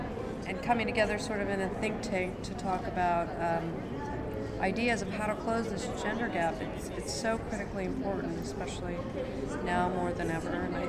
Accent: United States; I mean, when I look at my home country, when I look at the United States, yes, there's been several great new fair pay laws.

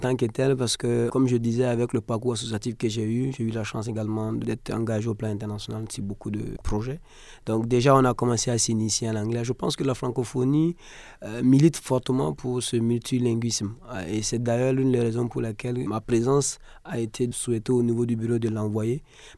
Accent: Burkina Faso

